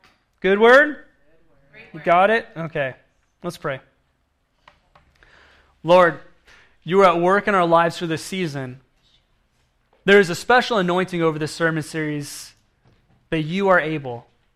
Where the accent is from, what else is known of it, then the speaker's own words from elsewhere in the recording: Oregon, United States; because I grew up in Oregon and my family did the exact same thing